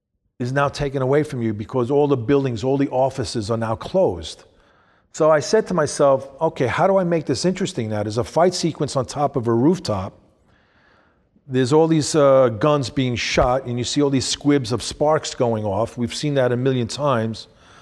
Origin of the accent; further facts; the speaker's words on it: New York, United States; I've grown up in a city. I grew up in New York most of my life.